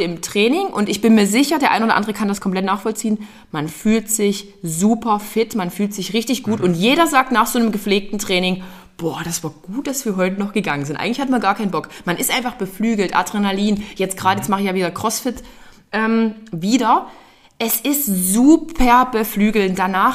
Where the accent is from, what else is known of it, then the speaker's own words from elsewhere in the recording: Freital, Saxony, Germany; keine Ahnung, ob das an meiner Stadt war, wo ich groß geworden bin, an Freital lag